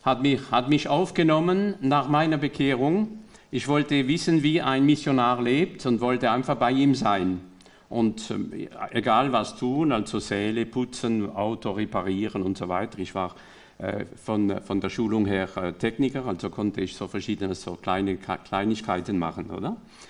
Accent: France; German is a second language; ich bin ja Franzose in Frankreich

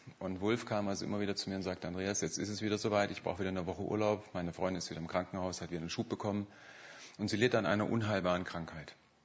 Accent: Stuttgart, Baden-Württemberg, Germany; Ich komme hier aus Stuttgart, zur Ludwig-Hofacke-Gemeinde.

